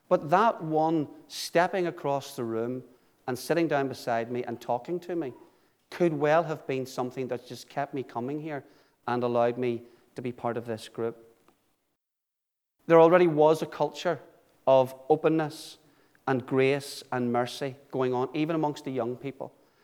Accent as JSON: {"language": "English", "town": "Carrickfergus", "region": "Northern Ireland", "country": "United Kingdom", "tie": "born or raised there", "said": "there was not the same working together of the churches in Carrick that there later became. I grew up not just in the Sally Ann's Sunday School, but also in the Boys Brigade and the Presbyterian Church."}